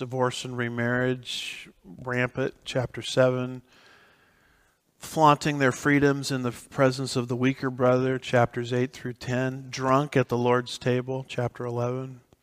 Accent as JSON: {"language": "English", "region": "California", "country": "United States", "said": "But, and I'm from California."}